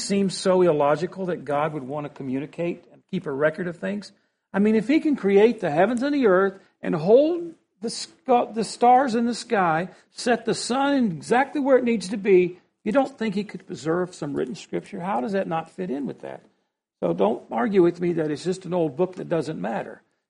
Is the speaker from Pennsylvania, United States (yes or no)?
no; West Virginia, United States; Growing up in West Virginia in the 60s, there I learned early that there's various ways that people communicate.